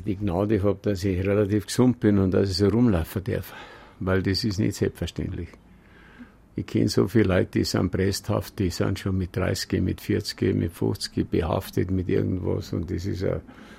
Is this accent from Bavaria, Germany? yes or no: yes; Bavaria, Germany; wir sind keine Österreicher mehr, aber auch keine Preisen, also.